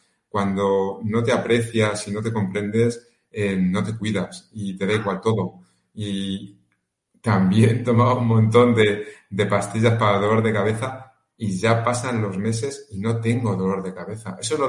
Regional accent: Toledo, Castilla-La Mancha, Spain; yo soy de Toledo, volvía a Toledo, y las vueltas a Toledo eran maravillosas.

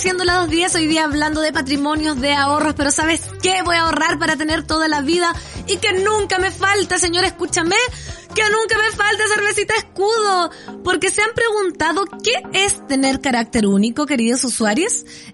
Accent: Santiago, Santiago Metropolitan, Chile; Y eso que soy de Santiago, pero hace rato que no voy.

